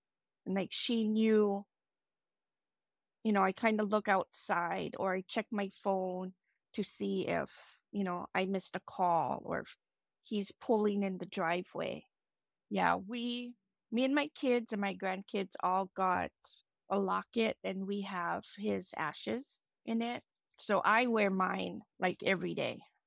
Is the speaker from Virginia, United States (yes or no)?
no; Hawaii, United States; I'm from Maui, Hawaii.